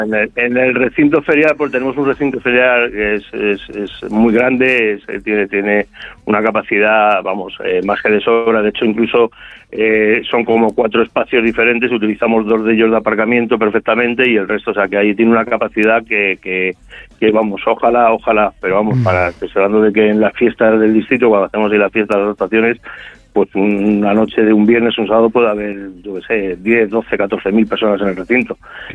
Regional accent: Madrid, Community of Madrid, Spain; yo soy nacido aquí en Vicálvaro, criado en Vicálvaro, he vivido prácticamente toda mi vida en Vicálvaro

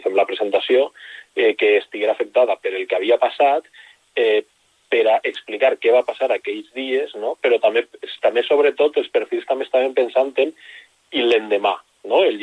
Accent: Valencian Community, Spain; Per a contar-nos nosaltres mateixos com a valencians la nostra història

